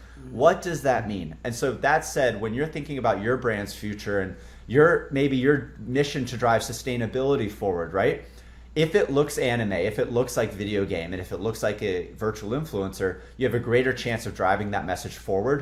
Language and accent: English; Atlanta, Georgia, United States; I was born and raised in Atlanta, right in the city. And so I've spent, of course, 30 years of my life in and around Atlanta.